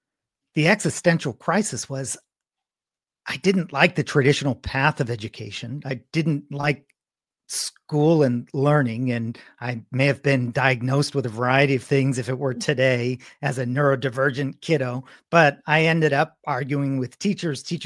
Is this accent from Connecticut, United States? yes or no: yes; Connecticut, United States; I grew up in Connecticut. My parents moved our family to a rural area, rural meaning that I believe that there were more cows than farms.